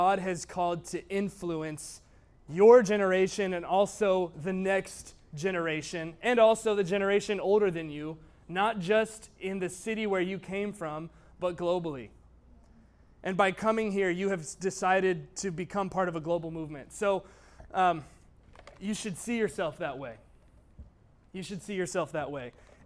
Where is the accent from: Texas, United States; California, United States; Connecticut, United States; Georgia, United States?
Georgia, United States; Dahlonega; Okay, I'm from Dahlonega. Do you know Dahlonega? Tiny mountain town in the north, okay, in the north of Georgia, and population like 5,000, right? Small.